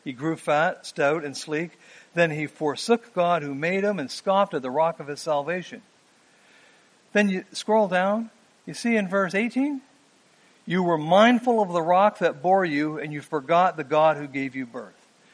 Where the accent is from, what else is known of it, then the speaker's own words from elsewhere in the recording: Canada; I'm from Canada.